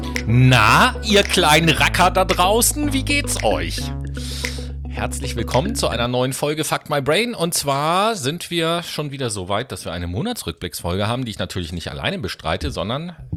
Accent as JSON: {"language": "German", "region": "Hamburg", "country": "Germany", "said": "muss ich als Hamburger an dieser Stelle einfach sagen"}